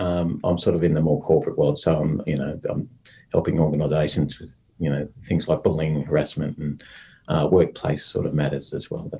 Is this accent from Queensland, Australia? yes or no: yes; Queensland, Australia; I'm from Queensland.